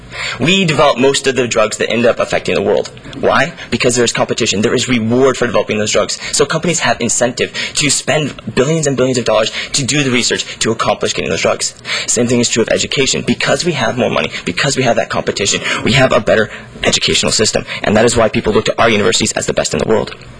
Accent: United States; I still am glad that I'm from the United States and not from the UK.

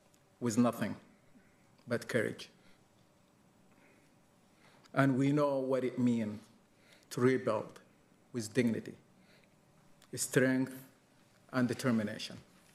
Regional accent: Sudan; English is a second language; now in United States; I came from Sudan, a nation where far too many families have lived through war.

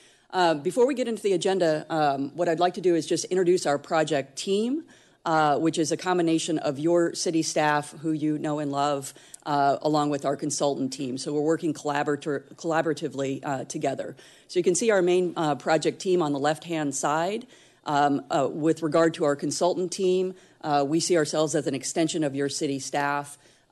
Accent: Phoenix, Arizona, United States; born and raised in Phoenix, Arizona.

